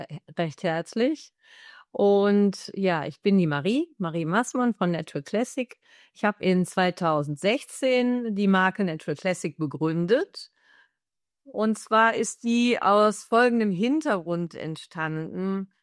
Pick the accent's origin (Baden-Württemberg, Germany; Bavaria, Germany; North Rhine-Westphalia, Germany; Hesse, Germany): North Rhine-Westphalia, Germany; Jülich; hier in der Provinz, also ich komme aus Jülich